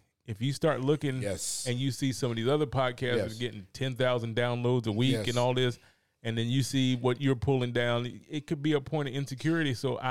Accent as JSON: {"language": "English", "region": "the South", "country": "United States", "said": "I am from the South."}